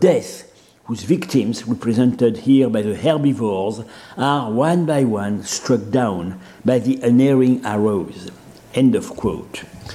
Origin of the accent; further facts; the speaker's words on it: Iran; accent: Persian; English is a second language; Excuse me for my Persian accent.